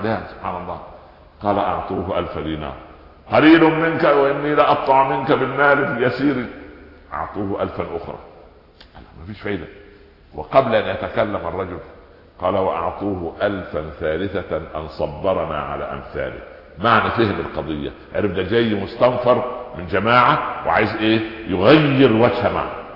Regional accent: Egypt; فأنا اقول لاحد الشعراء الفكاهيين كان عندنا في مصر، كان مشهور جدا

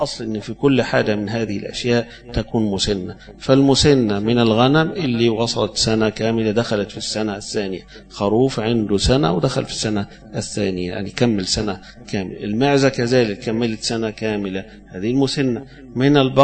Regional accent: Alexandria, Alexandria Governorate, Egypt; يعني في بلد زي عندنا في اسكندرية مثلا مش متعودين ناكل لحم الجمال،

